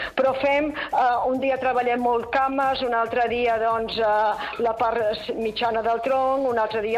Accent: Barcelona, Catalonia, Spain; soc de Barcelona

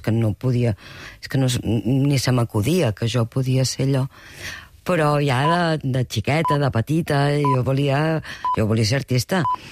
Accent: Valls, Catalonia, Spain; jo sóc de Valls

